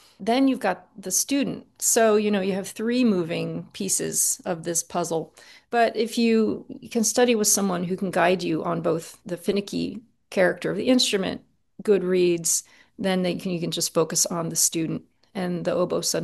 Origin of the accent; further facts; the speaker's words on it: Mount Gretna, Pennsylvania, United States; there was a music festival in the little town where I grew up called Music at Gretna. I grew up in Mount Gretna, Pennsylvania.